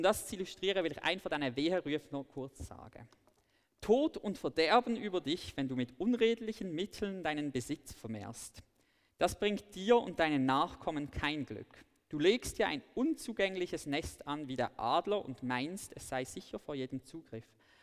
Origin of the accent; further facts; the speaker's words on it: Switzerland; bin ich als Schweizer überhaupt daran interessiert, dass Gott die ungerechten Systeme beseitigt? Als Christ bin ich es natürlich.